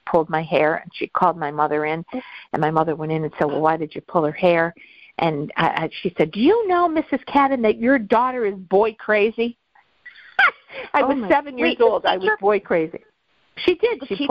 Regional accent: Scranton, Pennsylvania, United States; And I came from West Scranton, straight out of West Scranton, and I love it, and I'm proud of it, and it's where I was raised and had wonderful times and memories.

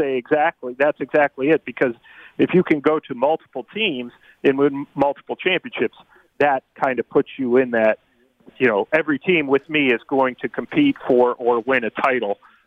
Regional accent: Akron, Ohio, United States; I do, but I grew up in Akron. I grew up like 5 minutes from Akron U, so I've always been tied to them.

